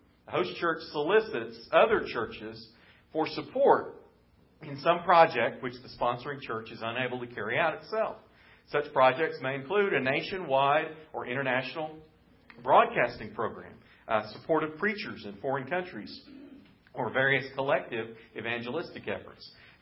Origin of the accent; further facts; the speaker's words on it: Midwest, United States; now in Texas, United States; Now, I didn't grow up in Texas. I grew up in the Midwest.